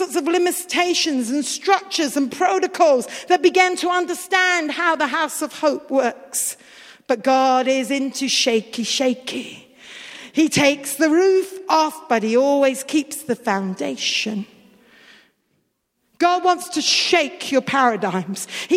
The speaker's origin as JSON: {"language": "English", "country": "India", "tie": "born or raised there", "said": "I grew up in India."}